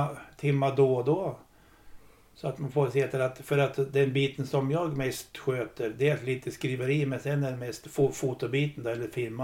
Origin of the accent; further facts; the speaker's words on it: Gäddede, Jämtland County, Sweden; är man född och uppväxt i Gäddede och har kontakter i alla byar